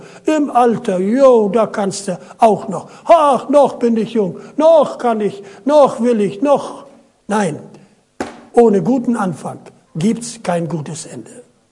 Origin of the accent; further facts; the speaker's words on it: Lower Saxony, Germany; ich weiß, bei uns in Ostfriesland